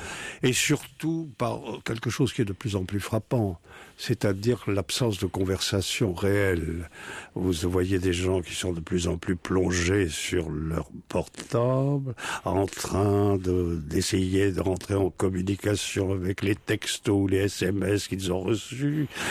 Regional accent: Bordeaux, Nouvelle-Aquitaine, France; Parce que je suis de Bordeaux et que ça se passe à Bordeaux et que, enfant, à Bordeaux, j'ai compris tout de suite l'importance du vin

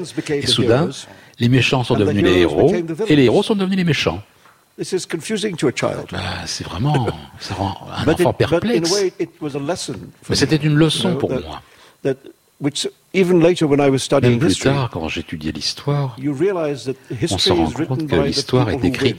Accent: Mumbai, Maharashtra, India; born or raised there

